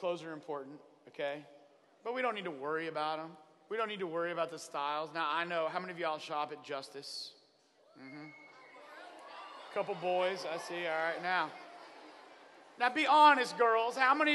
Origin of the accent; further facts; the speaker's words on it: Oklahoma, United States; Now, I'm from Oklahoma, and we have cactus that grows on our place.